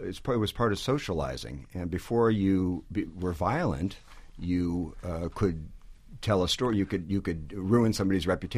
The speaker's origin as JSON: {"language": "English", "region": "California", "country": "United States", "said": "Well, I'm from California. I don't even notice them anymore."}